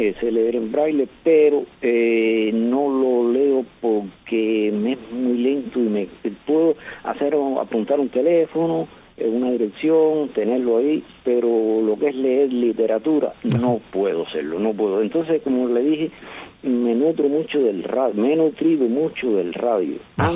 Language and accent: Spanish; Campo Florido, Havana, Cuba; Yo soy de Campo Florido.